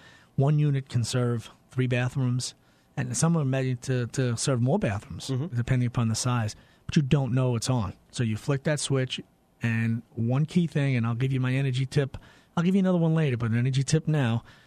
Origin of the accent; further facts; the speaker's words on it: Lindenhurst, New York, United States; Lindenhurst was my hometown. Graduated there from Lindenhurst High School.